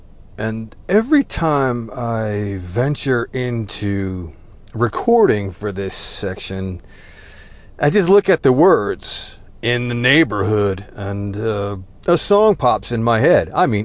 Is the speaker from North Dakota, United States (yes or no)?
no; New Jersey, United States; now in Texas, United States; Warning, I am Texan by choice, but I was raised in New Jersey, so take cover, there will be F-bombs.